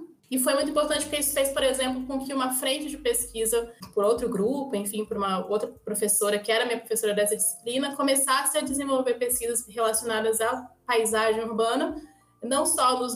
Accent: Espírito Santo, Brazil; now in Salvador, Brazil; comecei o curso, né, em 2000, na Federal do Espírito Santo, eu sou capixaba, fiz o curso de graduação lá e depois vim para Salvador no mestrado e depois doutorado e acabei ficando.

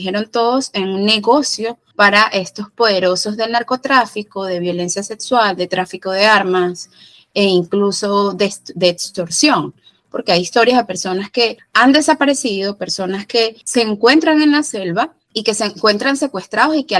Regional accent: Venezuela; a mí en lo particular como venezolana, colombo-venezolana, periodista

